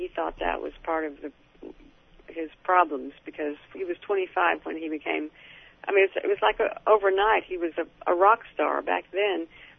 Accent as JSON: {"language": "English", "region": "Arkansas", "country": "United States", "said": "I was 26. I was from Arkansas. I was totally naive about a lot of things"}